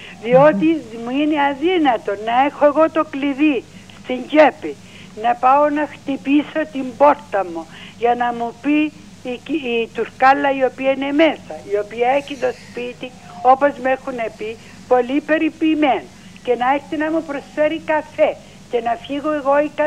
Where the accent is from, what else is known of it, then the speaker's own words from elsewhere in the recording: Kyrenia, Kyrenia District, Cyprus; Είμαι από την Κερίνια.